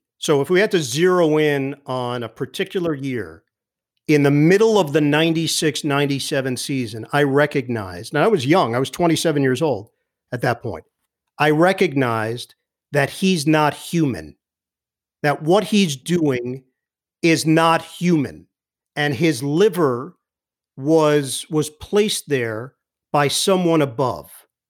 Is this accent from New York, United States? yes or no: yes; Queens, New York, United States; I'm originally from Queens. I had no interest in ever living in what I perceived to be an armpit. Like, you grow up in New York, you think, oh, no, New Jersey?